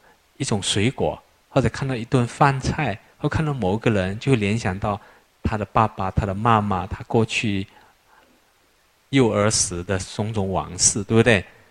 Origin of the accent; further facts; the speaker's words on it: Sabah, Malaysia; now in Taiwan; 像我小时候我来自沙巴我在海边长大